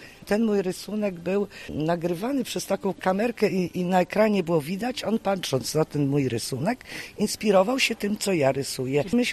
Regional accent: Zamość, Lublin Voivodeship, Poland; ja jestem z Zamościa i kocham Roztocze nasze. Ja miałam dziadków na Roztoczu, w Sójscu, to jest taka turystyczna, bardzo fajna miejscowość.

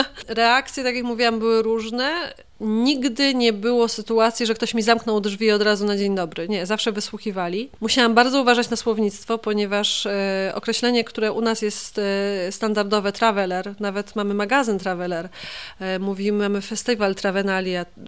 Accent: Kraków, Lesser Poland, Poland; że jestem z Krakowa w Polsce, że to jest teren górski.

